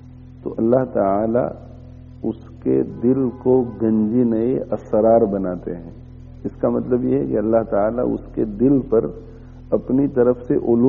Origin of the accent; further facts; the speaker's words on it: Gujarat, India; now in England, United Kingdom; एक तालिब इल्म हूं, इंग्लैंड से हाजिर हुआ हूं, असल गुजरात का रहने वाला हूं